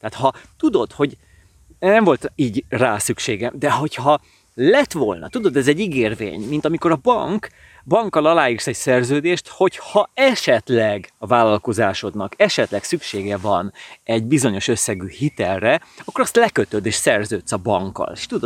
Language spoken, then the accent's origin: Hungarian; Pilisvörösvár, Pest, Hungary; now in Budapest, Hungary; Fontos volt, hogy beköltözzek Budapestre, Pilisvörösvárról, mert én vidéki gyerek vagyok egyébként. Ez 1999-ben volt